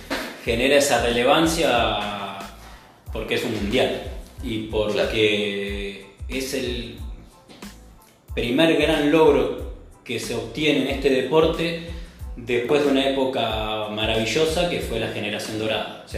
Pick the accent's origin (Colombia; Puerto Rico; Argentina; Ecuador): Argentina; Bahía Blanca, Buenos Aires Province; Yo jugué al básquet porque soy de Bahía Blanca.